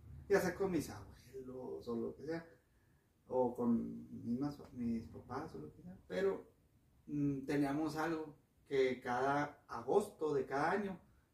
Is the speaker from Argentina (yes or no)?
no; Parral, Chihuahua, Mexico; allá en Parral, porque yo soy de Parral.